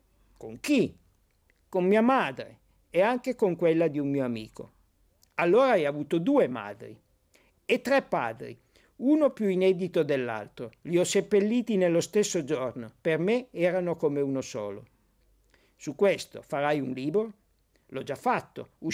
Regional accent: Piedmont, Italy; Io sono piemontese, però non amo il dialetto piemontese. Mi piace molto di più il milanese.

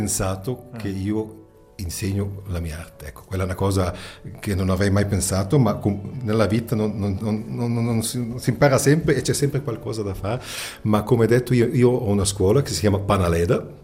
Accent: Bregaglia, Graubünden, Switzerland; vivo qui in Bregaglia, cresciuto in Bregaglia, lavoro per la dogana, 40 anni quest'anno.

